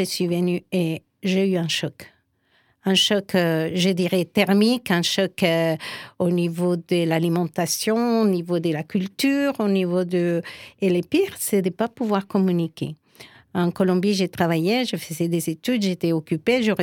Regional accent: France; Mais je suis très contente de retourner chez moi, en France. C'est-à-dire que je ne m'identifie plus avec la culture actuelle de mon pays.

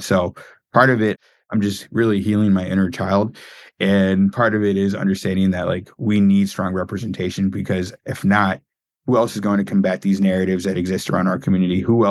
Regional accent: Miami, Florida, United States; born there; I was born in Miami, Florida. My parents are immigrants. They came to this country from Nicaragua in the early 80s.

